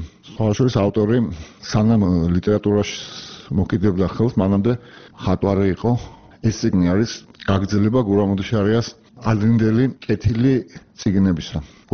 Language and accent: Georgian; Sukhumi, Abkhazia, Georgia; მიუხედავად იმისა, რომ თავად სოხუმელი გახლავართ, მე არ მახსოვს.